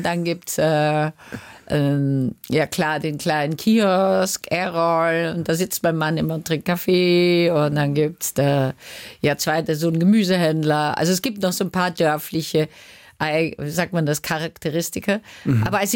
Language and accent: German; Vienna, Austria; als Wienerin bin ich ja Traditionalistin